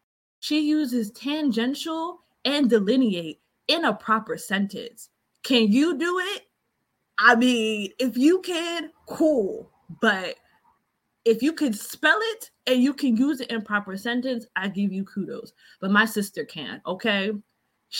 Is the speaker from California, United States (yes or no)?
no; New Jersey, United States; I grew up in South Jersey. And I grew up near the boardwalk.